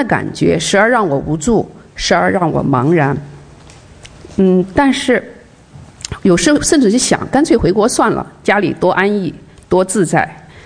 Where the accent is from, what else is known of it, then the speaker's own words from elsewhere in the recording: China; 我呢在中国未接触神以前呢基本上没什么信仰，从小在学校接受无神论和进化论的教育，从来都认为所谓的上帝是不存在的